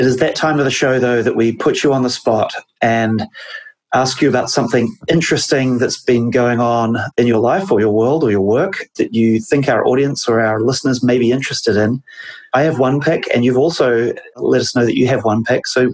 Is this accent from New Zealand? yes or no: yes; New Zealand; If you've heard me speak, I don't think I sound American. I'm originally from New Zealand, and we have a lot of sheep there.